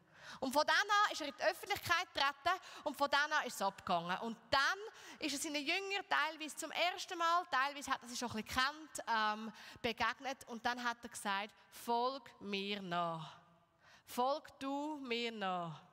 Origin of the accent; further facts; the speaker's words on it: Zurich, Switzerland; now in Aarau, Switzerland; für die euch nicht so gut kennt. Und ich bin zum Beispiel Zeuge davon, dass man sich auch als Zürcher gut in Aarau einleben kann und sich sehr wohlfühlen kann.